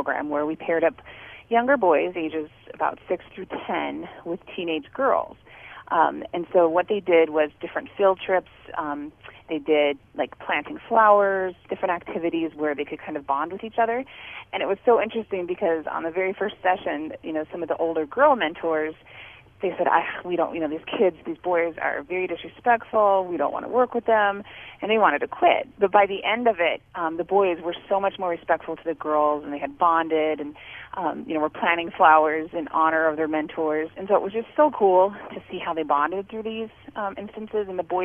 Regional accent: Rapid Valley, South Dakota, United States; she grew up in North Rapid, I grew up in Rapid Valley.

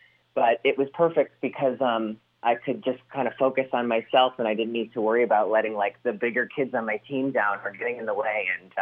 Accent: Scranton, Pennsylvania, United States; You know, I'm also from Scranton and I wear that just as proudly as I wear being gay.

